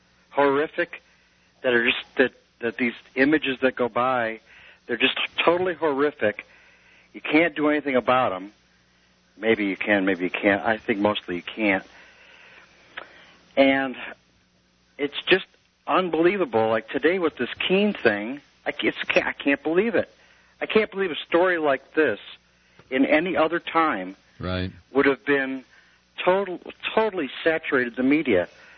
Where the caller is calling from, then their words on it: Chesapeake Bay, United States; Well, I'm calling from Chesapeake Bay, man.